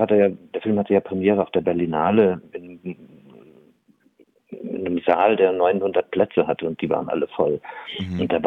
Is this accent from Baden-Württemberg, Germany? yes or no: yes; Karlsruhe, Baden-Württemberg, Germany; Ich komme ja selber aus Karlsruhe.